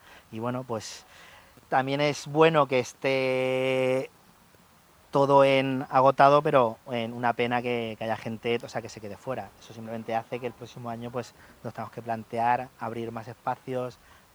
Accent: Region of Murcia, Spain; yo como murciano, pues cómo no voy a apostar por todo esto

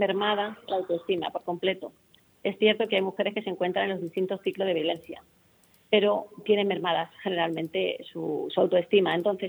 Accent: Valdepeñas, Castilla-La Mancha, Spain; A pesar de que soy de Valdepeñas, nacida en Valdepeñas, Ciudad Real, al lado de Almagro

